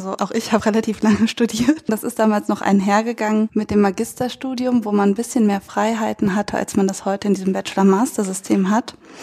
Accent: North Rhine-Westphalia, Germany; Ich komme ja aus dem Rheinland, also genau dem Niederrhein

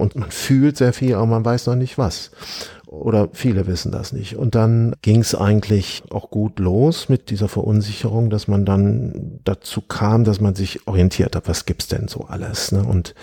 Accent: Aachen, North Rhine-Westphalia, Germany; Ich bin in Aachen zur Schule gegangen.

